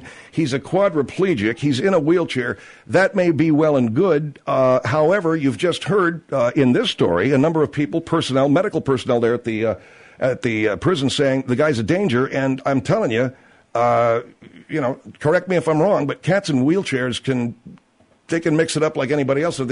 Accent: Arcadia, California, United States; It's in my hometown of Arcadia.

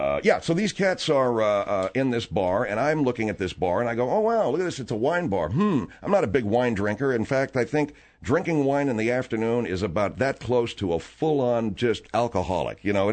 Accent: United States; They marked me as an American right off the bat without even hearing my accent. They knew I was a Yank.

